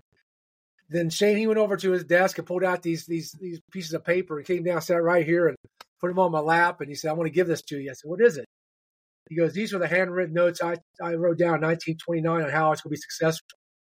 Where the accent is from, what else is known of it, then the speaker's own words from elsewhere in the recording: Virginia, United States; I grew up in Virginia. I went to high school and college in Virginia